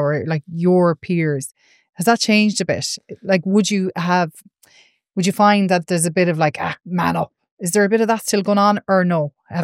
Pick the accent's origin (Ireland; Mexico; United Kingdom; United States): Ireland; we as Irish people, or even not even just Irish, it's worldwide.